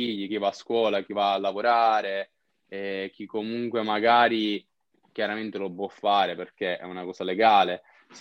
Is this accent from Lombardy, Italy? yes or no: no; Sicily, Italy; Io sono siciliano, sì, ma lavoro a Modena, come ti ho già detto.